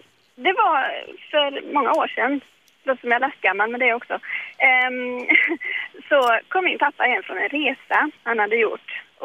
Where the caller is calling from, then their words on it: Trollhättan, Västra Götaland County, Sweden; Hej, trevligt, jag är från Trollhättan.